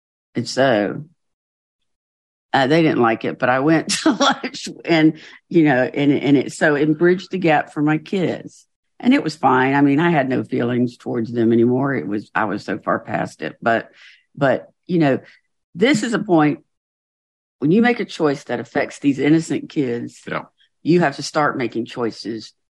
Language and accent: English; United States; of course, it is for me as an American.